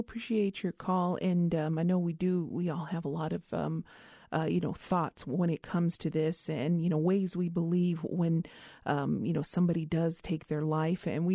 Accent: Isleta Pueblo, New Mexico, United States; from Isleta Pueblo, and you are listening to Native America Calling.

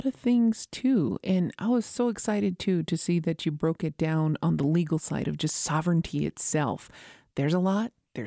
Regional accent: Isleta Pueblo, New Mexico, United States; from Mislata Pueblo

